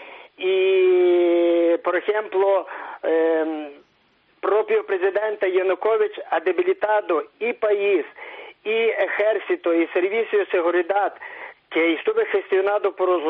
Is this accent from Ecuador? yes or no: no; Western Ukraine, Ukraine; Del oeste de Ucrania.